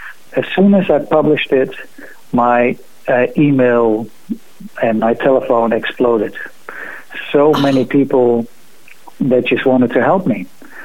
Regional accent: Amsterdam, North Holland, Netherlands; we're from Amsterdam, we have the canals of Amsterdam.

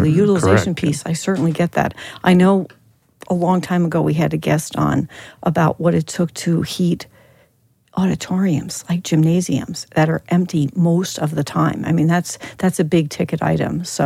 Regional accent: New Jersey, United States; As I said earlier, I'm from New Jersey. We did not have any adobe buildings back there, trust me.

